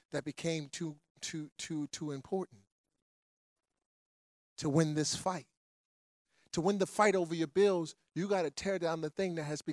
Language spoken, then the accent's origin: English; Park Heights, Maryland, United States; I grew up in Park Heights, and you grew up in Park Heights, you would go to Cinderella's. Cinderella's is where you went and got your sneakers.